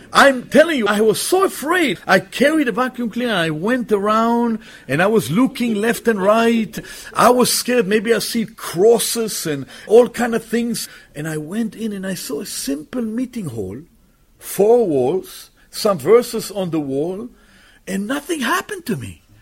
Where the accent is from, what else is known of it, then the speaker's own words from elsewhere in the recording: Israel; now in Canada; years ago when I came to Canada from Israel, and I never in my life have entered into a church building.